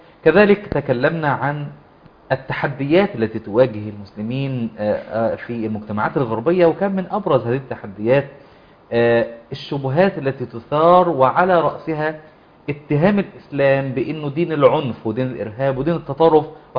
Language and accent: Arabic; Egypt; وهم أيضا يرددونها عندنا في مصر وفي الدول المسلمة